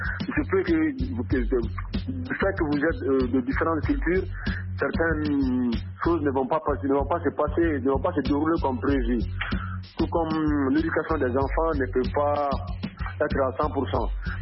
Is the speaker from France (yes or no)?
no; Mali; tout comme ici chez nous au Mali